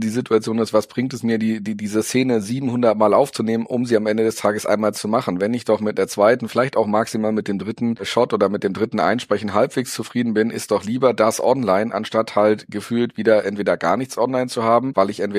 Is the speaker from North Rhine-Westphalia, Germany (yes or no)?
yes; North Rhine-Westphalia, Germany; ich komme aus dem Pott.